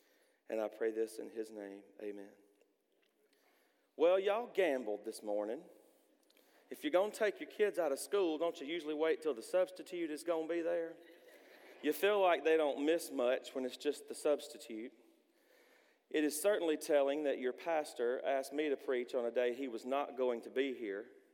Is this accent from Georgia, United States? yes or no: yes; Georgia, United States; I'm from Southwest Georgia in Early County. And I'm just a South Georgia boy from the country